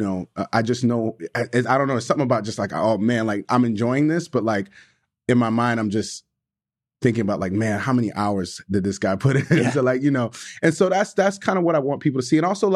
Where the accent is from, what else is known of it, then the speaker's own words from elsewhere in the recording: Detroit, Michigan, United States; also born or lived in Chicago, Illinois; I grew up in and outside of Detroit, Michigan, lived in Chicago for a super long time